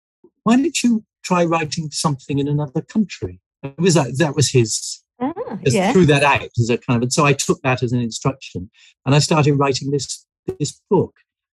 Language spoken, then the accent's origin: English; United Kingdom; being a British person in America, was a really particular experience during those things, because there was a lot of nationalism and flag waving and so on that I felt I couldn't quite identify with because I was a foreigner.